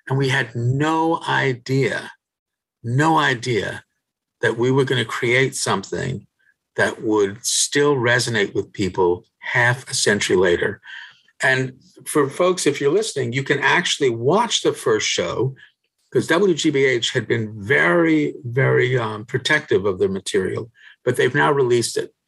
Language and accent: English; Cape Town, Western Cape, South Africa; born there; also born or lived in England / United States; I was born in Cape Town, and then we came over back and forth between Cape Town and England and the United States for the first 8, 9, 10 years of my life.